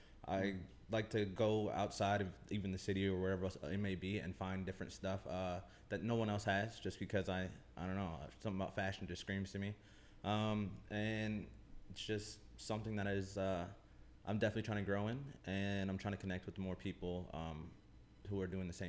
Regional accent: Iowa, United States; So I'm from Iowa, just a little small town boy. I grew up in foster care, actually. So I moved around a lot.

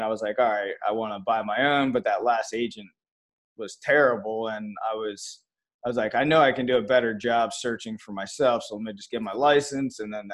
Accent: New Jersey, United States; moved away as an adult; now in Florida, United States; Originally New Jersey, and then moved to Florida when I graduated high school. I had to get out of the cold weather.

